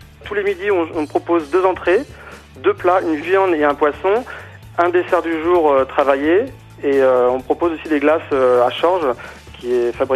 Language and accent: French; Brittany, France; Eh bien, du coup, je suis originaire de Bretagne.